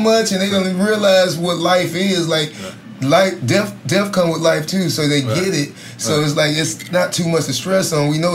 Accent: the South, United States; Like, I'm from the South.

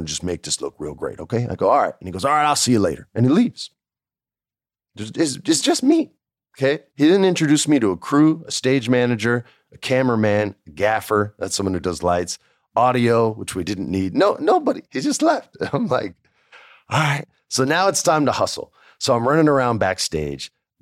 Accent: New Mexico, United States; And I grew up in New Mexico, so I've seen a lot of these guys.

